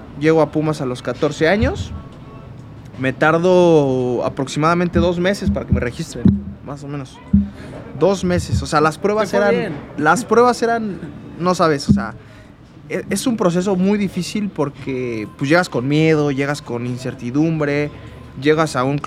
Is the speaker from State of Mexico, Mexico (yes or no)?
yes; Satélite, State of Mexico, Mexico; Nosotros somos del Estado de México, de la ciudad de Satélite.